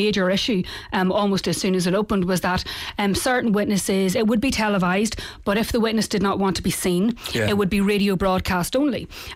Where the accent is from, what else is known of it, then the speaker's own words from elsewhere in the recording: England, United Kingdom; where I grew up in the North